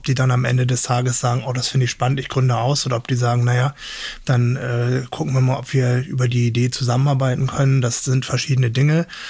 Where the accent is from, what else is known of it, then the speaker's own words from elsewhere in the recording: Hamburg, Germany; now in Marburg, Germany; Man hört es vielleicht schon ein bisschen so vom Hintergrund Hamburger, Norddeutscher.